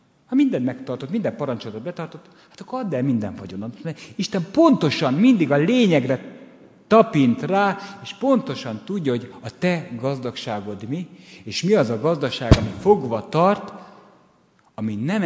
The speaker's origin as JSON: {"language": "Hungarian", "town": "Kübekháza", "region": "Csongrád-Csanád", "country": "Hungary", "tie": "born or raised there", "said": "hazaküldjön Kübekházára az én szülőfalumban"}